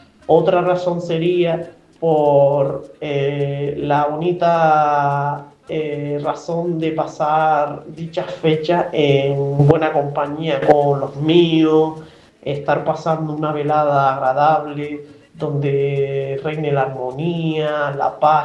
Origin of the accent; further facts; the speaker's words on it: Puerto del Rosario, Canary Islands, Spain; soy de Fuerteventura, Puerto del Rosario, y les voy a hacer un breve resumen de cómo celebramos aquí fin de año.